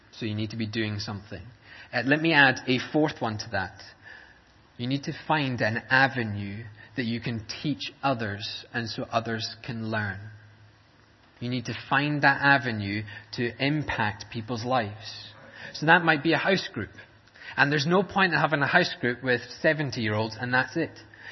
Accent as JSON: {"language": "English", "region": "Scotland", "country": "United Kingdom", "said": "Frankly, I'm a Scotsman."}